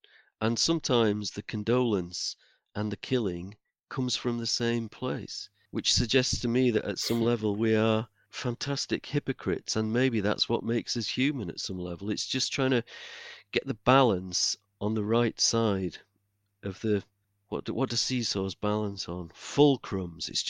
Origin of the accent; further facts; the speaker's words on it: Yorkshire and the Humber, United Kingdom; And I'm a Yorkshire man.